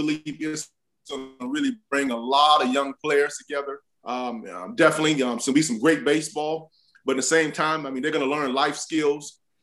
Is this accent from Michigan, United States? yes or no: no; Fort Pierce, Florida, United States; me born and raised in Fort Pierce, and my family and my sister, brother, mom, dad, all still live there.